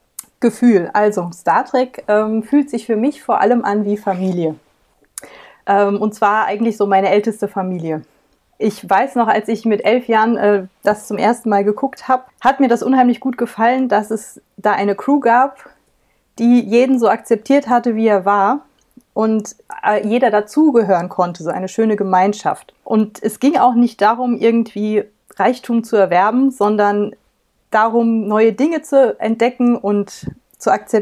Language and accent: German; Rhineland-Palatinate, Germany; ich bin 43 Jahre alt und ich komme aus der Nähe von Mainz.